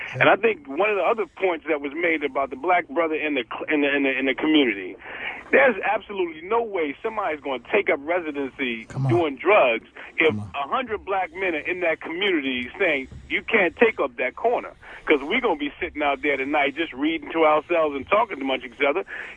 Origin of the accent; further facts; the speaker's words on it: Baltimore, Maryland, United States; I grew up in the Lexington Terrace housing project.